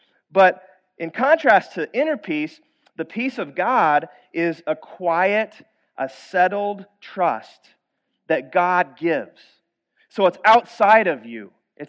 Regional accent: Iowa, United States; My family had started to go to a church in the town that I grew up in Iowa.

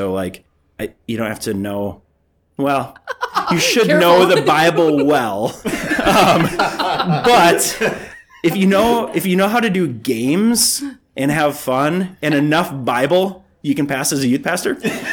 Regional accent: Minneapolis, Minnesota, United States; I'm from the Twin City area and I love this area

